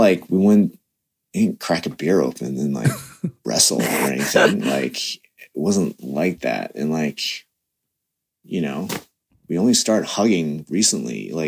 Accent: Canada; Maybe, I don't know if that's a product of growing up in Western society or in Canada

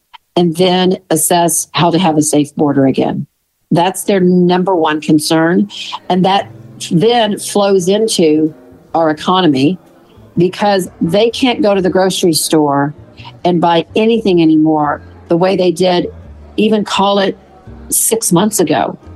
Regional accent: Texas, United States; As you know, Kevin, I've been to the border, and I'm from Texas, so I'm very familiar with the border.

